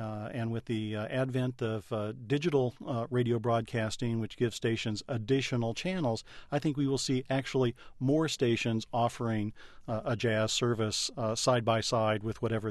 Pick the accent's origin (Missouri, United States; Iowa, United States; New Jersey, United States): Missouri, United States; St. Louis; I think the isolated programs that I grew up with in St. Louis, the guy on Saturday night doing the jazz show